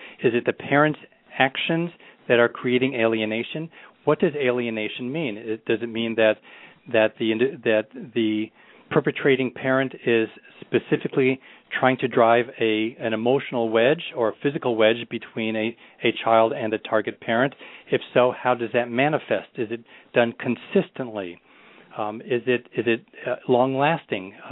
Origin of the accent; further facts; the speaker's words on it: California, United States; now in Illinois, United States; Although as a former Californian and now a proud Illinoisan, I don't know if that's the right term.